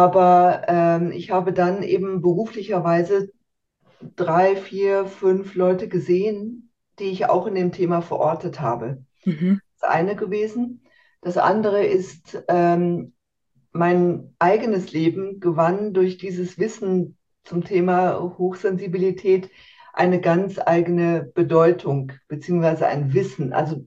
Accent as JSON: {"language": "German", "country": "Germany", "tie": "born or raised there", "moved": "as an adult", "lives_now": "Switzerland", "said": "Also grundsätzlich bin ich erstmal in Deutschland aufgewachsen, geboren und aufgewachsen und bin dann aber mit Anfang 30 in die Schweiz gezogen, weil mein Mann hier eine Arbeitsstelle bekommen hat."}